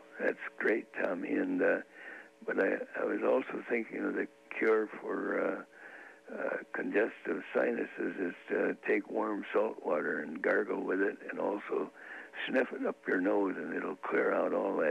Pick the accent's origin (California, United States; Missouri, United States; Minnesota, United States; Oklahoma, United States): Minnesota, United States; Minneapolis; I was raised right in the Chicago Lake area of good old Minneapolis.